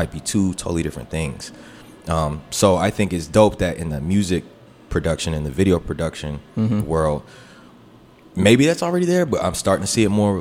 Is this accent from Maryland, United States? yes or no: yes; Forestville, Maryland, United States; now in Washington, United States; So am I. I'm from Forestville.